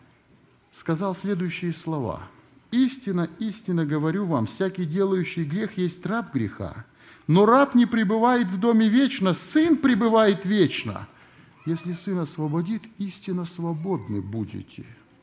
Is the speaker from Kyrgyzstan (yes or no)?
yes; Kyrgyzstan; Вот если в стране, я из Киргизии родом, особенно в последние годы